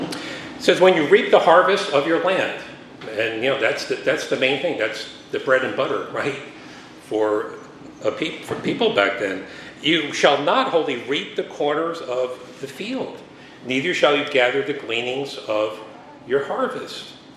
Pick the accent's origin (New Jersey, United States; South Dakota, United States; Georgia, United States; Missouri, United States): New Jersey, United States; It reminds me of growing up in New Jersey.